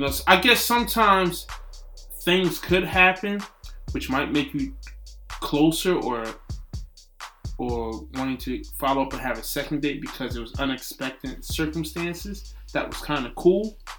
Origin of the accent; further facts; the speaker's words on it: New Jersey, United States; We're from Jersey.